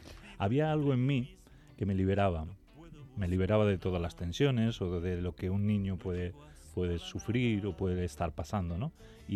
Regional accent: Torredonjimeno, Andalusia, Spain; born there; Nací en Torre Don Jimeno, un municipio de Jaén. Sí.

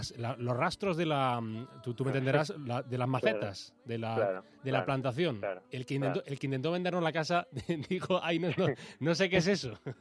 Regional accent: Granada, Andalusia, Spain; Yo que soy de Granada.

